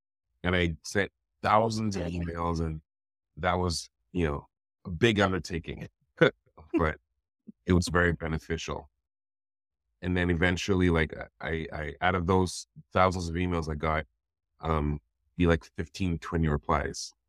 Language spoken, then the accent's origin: English; Scotland, United Kingdom; also born or lived in Nigeria; now in Canada; I was actually born in Nigeria, so I have a Nigerian passport as well. And then I grew up in Scotland, the northeast of Scotland. And so I have my British passport. And then when I moved to Canada